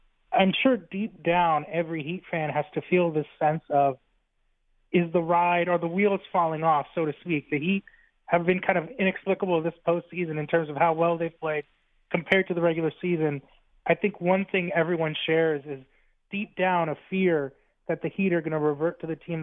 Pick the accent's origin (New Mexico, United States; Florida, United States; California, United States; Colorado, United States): Florida, United States; I mean, you could say I grew up in South Florida.